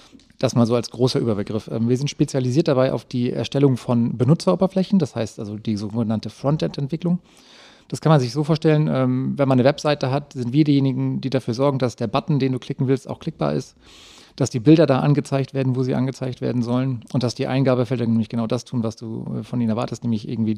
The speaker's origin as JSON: {"language": "German", "town": "Flensburg", "region": "Schleswig-Holstein", "country": "Germany", "tie": "born or raised there", "said": "Bin gebürtiger Flensburger und habe da oben halt auch in einem kleinen Dorf nebenbei Handball gespielt."}